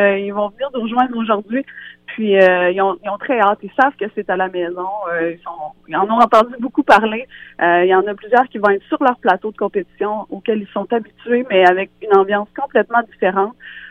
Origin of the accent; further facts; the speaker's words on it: Rivière-du-Loup, Quebec, Canada; Je suis originaire de Rivière-du-Loup